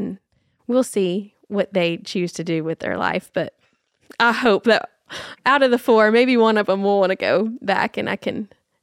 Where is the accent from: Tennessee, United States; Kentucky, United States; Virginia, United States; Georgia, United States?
Tennessee, United States; Nashville; But when you're growing up in Nashville, I would watch the Cowboys with her and with my granddaddy.